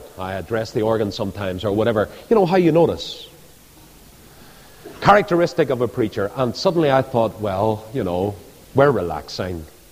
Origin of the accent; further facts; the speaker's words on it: Ireland; I'm Irish. I can say no to this.